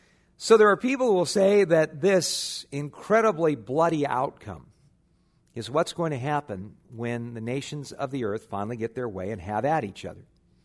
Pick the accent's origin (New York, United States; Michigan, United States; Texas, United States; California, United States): California, United States; Los Angeles; Well, I remember growing up in West L.A. in the middle of the Cuban Missile Crisis back in the early 60s.